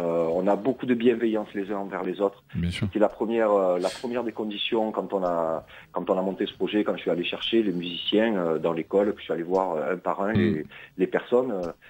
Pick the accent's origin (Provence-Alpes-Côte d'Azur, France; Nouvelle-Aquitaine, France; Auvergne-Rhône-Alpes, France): Provence-Alpes-Côte d'Azur, France; Marseille; moi je suis à l'origine, moi je suis de Marseille, dans le 13e de Marseille